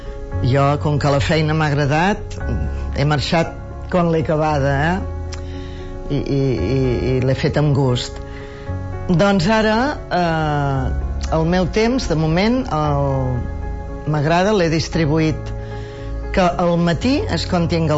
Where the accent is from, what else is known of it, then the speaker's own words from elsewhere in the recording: L'Escala, Catalonia, Spain; vaig néixer a l'Escala l'any 1957 i a casa tenien una botiga de comestibles a la placeta de Pequín.